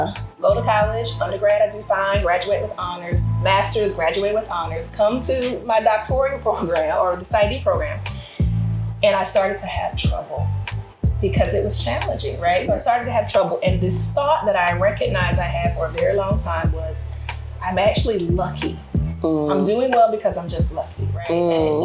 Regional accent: South Carolina, United States; So I grew up in South Carolina.

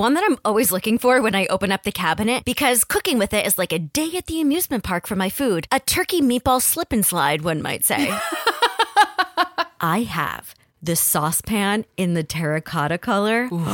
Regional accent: United States; Maybe it's because I'm an American.

